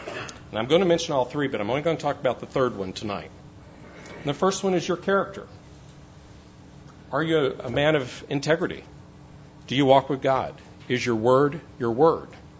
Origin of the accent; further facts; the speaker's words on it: Tennessee, United States; I did say that I'm from Tennessee, and Tennesseans are uniquely gifted at observing the trends and moods of society and committing that to music.